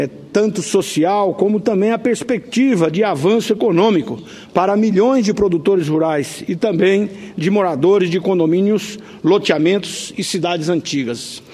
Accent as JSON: {"language": "Portuguese", "town": "Rondonópolis", "region": "Mato Grosso", "country": "Brazil", "tie": "born or raised there", "said": "do meu estado, e mais propriamente da minha cidade natal, Rondonópolis, Mato Grosso"}